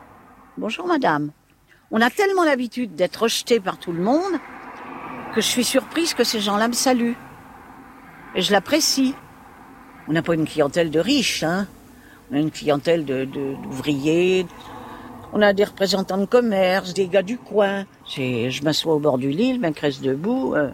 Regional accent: Blois, Centre-Val de Loire, France; Je les ai mis dans une pouponnière qui était aux environs de Blois, puisque je suis de Blois.

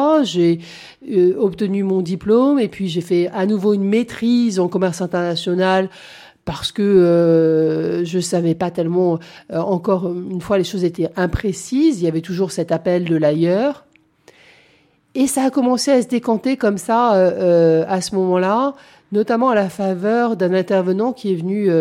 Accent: Avignon, Provence-Alpes-Côte d'Azur, France; j'ai grandi à Avignon dans les années 90, qui est quand même une petite ville de province balayée par le Mistral

